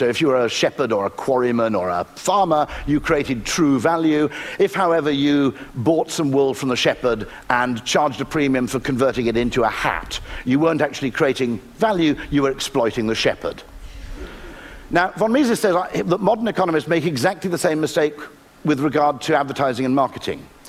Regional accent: United Kingdom; But I'm British, that's the way we like it.

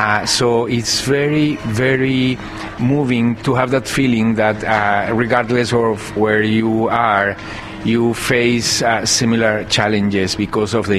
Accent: Bogota, Bogotá Capital District, Colombia; from Bogota, Colombia, Javeriana University.

